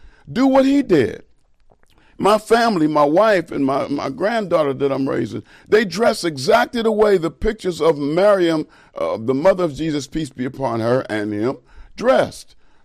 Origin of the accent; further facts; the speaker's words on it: Pittsburgh, Pennsylvania, United States; I have a friend that I grew up with in the Pittsburgh, Pennsylvania area.